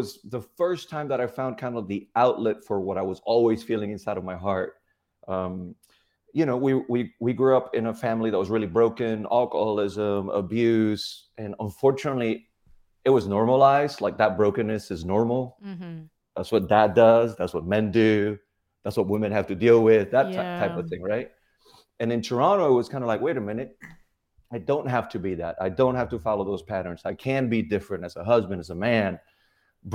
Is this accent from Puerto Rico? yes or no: yes; Puerto Rico; So born and raised in Puerto Rico, and the really long story short, I was doing pre-med at the University of Puerto Rico.